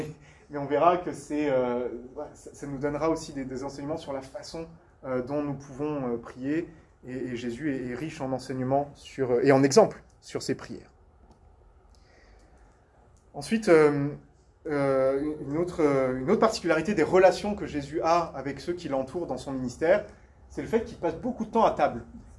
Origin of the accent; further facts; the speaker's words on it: France; je pense, en tant que Français